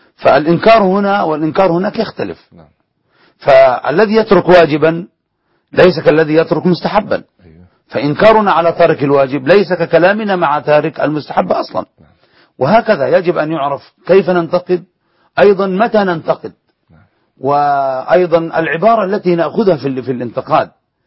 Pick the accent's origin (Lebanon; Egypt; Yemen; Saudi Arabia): Yemen; شغل الدعوة عندنا في اليمن فترة طويلة